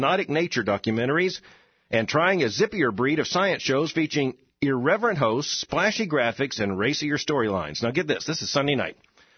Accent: Florida, United States; I grew up in South Florida, where we got to see a lot of the rockets take off.

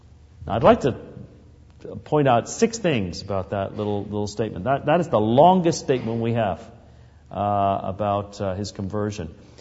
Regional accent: England, United Kingdom; And I grew up in England in my earliest years, and I can remember very vividly falling into a bog.

